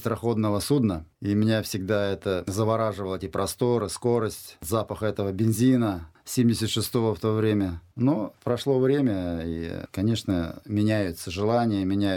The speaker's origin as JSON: {"language": "Russian", "region": "Saint Petersburg", "country": "Russia", "said": "Я всегда с гордостью признаюсь, что я петербуржец"}